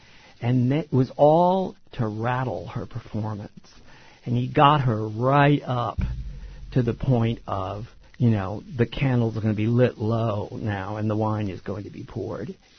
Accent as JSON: {"language": "English", "region": "Mississippi", "country": "United States", "said": "I said, I'm that boy from Mississippi."}